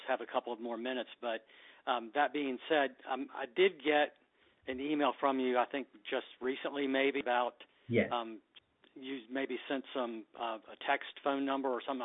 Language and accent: English; Waynesboro, Virginia, United States; also born or lived in Richmond; I love it here. I grew up in Waynesboro. I've been working at the resort when it first opened when I was 17, and knew that I wanted to come back to this area to retire. I spent 24 years in Richmond in business